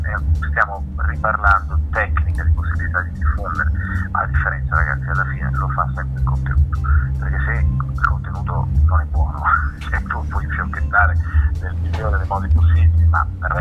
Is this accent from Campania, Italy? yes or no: yes; Naples, Campania, Italy; anche se poi io sono di Napoli, in realtà insomma prima parte della mia vita l'ho passata a pochi chilometri, non pochi, ma insomma non lontanissimi